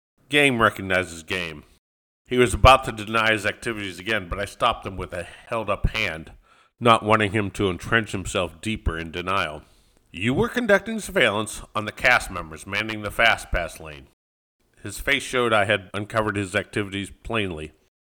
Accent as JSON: {"language": "English", "region": "Florida", "country": "United States", "tie": "born or raised there", "said": "I grew up in Florida. Except for a short time in the Coast Guard, I have lived here all my life."}